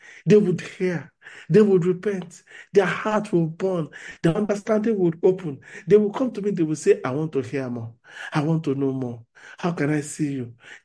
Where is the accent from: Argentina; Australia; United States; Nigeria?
Nigeria; Even though I come from Nigeria